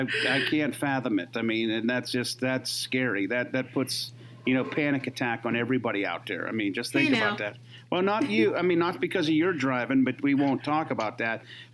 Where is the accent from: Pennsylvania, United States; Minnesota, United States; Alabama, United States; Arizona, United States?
Pennsylvania, United States; Well, I'm from Pennsylvania. We have the Appalachian Mountains, though.